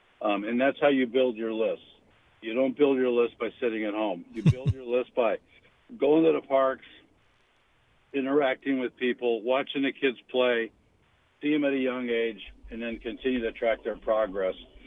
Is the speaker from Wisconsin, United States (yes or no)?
yes; Milwaukee, Wisconsin, United States; You know, I grew up in Milwaukee, so I always make a trip over to the Lakeshore Chinooks.